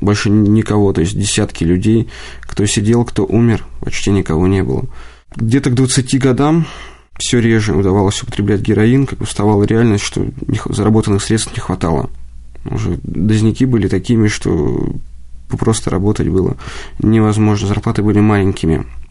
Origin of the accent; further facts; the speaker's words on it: Moscow, Russia; Родился я в Москве в 80-м году. Рос без отца, одна мама растила